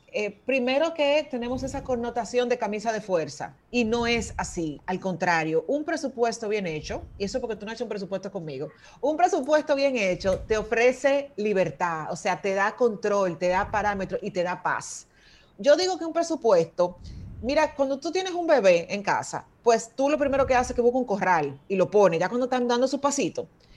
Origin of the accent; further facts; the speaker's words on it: Dominican Republic; nosotros estamos muy acostumbrados como dominicanos a ver el cheleo